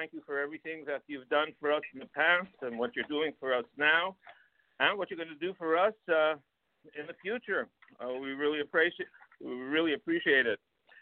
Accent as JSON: {"language": "English", "country": "Canada", "said": "I am a Canadian living in Canada. I'm a Canadian citizen. And I am not an American citizen"}